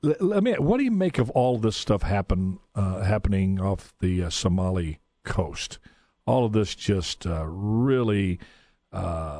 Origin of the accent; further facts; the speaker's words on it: Shreveport, Louisiana, United States; I'm from Shreveport, by the way.